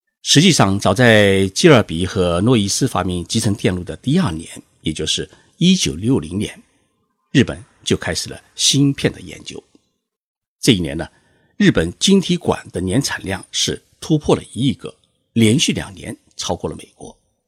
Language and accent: Chinese; China; 因为我们中国人的血液当中啊，缺乏一种反省的 DNA。